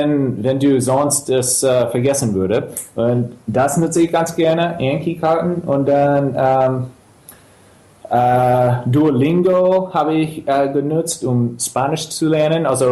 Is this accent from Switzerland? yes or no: no; Chicago, Illinois, United States; German is a second language; in Chicago, ich komme aus Chicago, und da gibt es Stammtische, wo man sich mit anderen auf Deutsch unterhalten kann